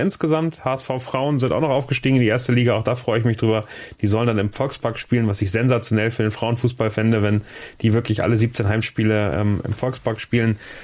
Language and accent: German; Hamburg, Germany; für mich als St. Pauli-Fan war das als Hamburger sehr emotional